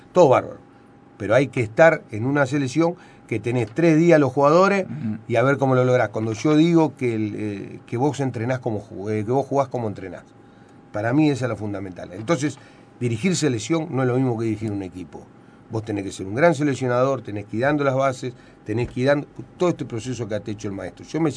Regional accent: Uruguay; ¿Somos uruguayos? Sí. Somos uruguayos y queremos ganar a todos

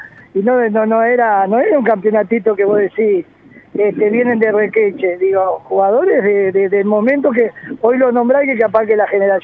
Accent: Las Piedras, Canelones, Uruguay; yo siempre soy canario de las piedras

